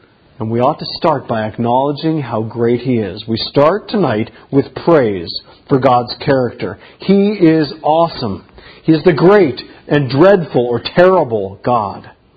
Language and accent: English; South Carolina, United States; Down south where I grew up in South Carolina, there's this vine called kudzu.